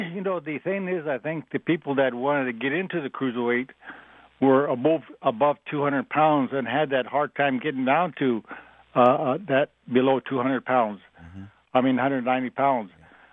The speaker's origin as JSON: {"language": "English", "region": "Montana", "country": "United States", "tie": "born or raised there", "said": "I was born and raised on the Flathead Reservation in Montana."}